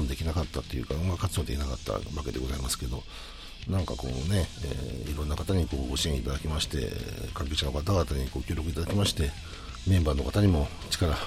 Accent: Nagoya, Aichi, Japan; 地元名古屋ではやるんですけど

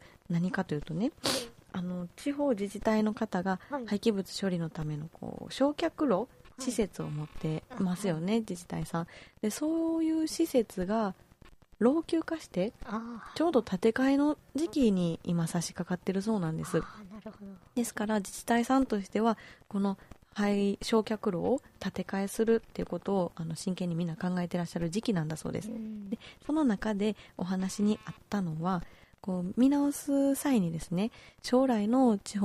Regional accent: Toyonaka, Osaka, Japan; ちょっとこれまた豊中市でね、私の地元なんですけど

